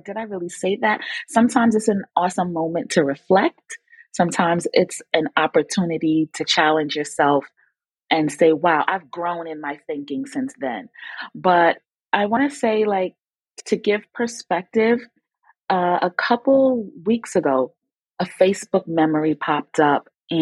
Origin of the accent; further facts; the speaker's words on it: United Kingdom; born there; I am British born, but my parents are Jamaican.